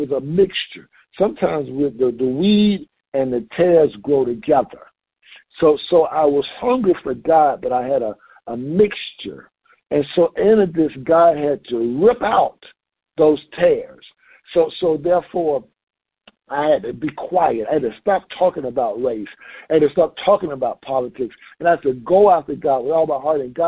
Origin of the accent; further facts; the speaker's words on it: Atlanta, Georgia, United States; born there; I was born in Atlanta, Georgia. I mean, I just really thought that white people were the enemy.